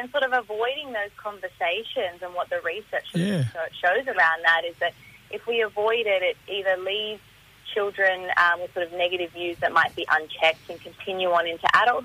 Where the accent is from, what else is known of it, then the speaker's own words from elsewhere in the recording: Melbourne, Victoria, Australia; I'm from Melbourne. I've got a mixed background. My family's from Eritrea and Australia, so country in East Africa.